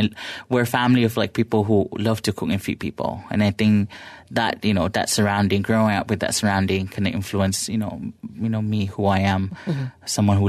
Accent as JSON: {"language": "English", "town": "Subang Jaya", "region": "Selangor", "country": "Malaysia", "tie": "born or raised there", "said": "I grew up in Subang Jaya, very modern family. You know, growing up as a kid in Subang Jaya, so it's exciting, you know, all the hip years"}